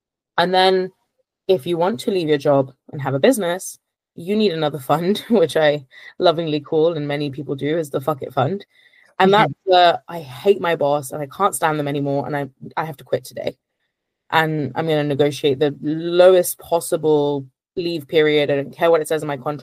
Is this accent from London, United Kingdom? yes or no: yes; London, United Kingdom; And I'm from London, so it doesn't actually put me at like a huge disadvantage.